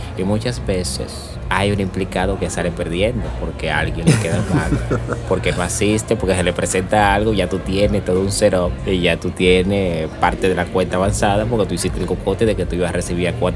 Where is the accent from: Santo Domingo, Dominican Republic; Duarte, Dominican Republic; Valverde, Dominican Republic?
Santo Domingo, Dominican Republic; Los Mina; igual yo vengo de los Minas, igual cogimos el mismo pepperoni, tío.